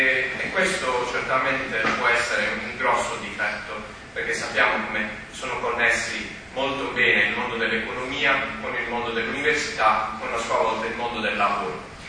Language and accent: Italian; Bari, Apulia, Italy; now in Padua, Italy; io sono una matricola, vengo da Bari, vicino Bari